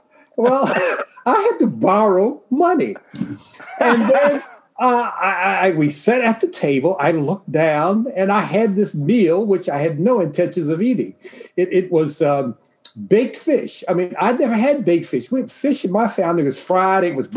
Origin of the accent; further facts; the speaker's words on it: Baltimore, Maryland, United States; Well, I grew up here in Baltimore, in a very segregated Baltimore. My family was poor, so we moved often.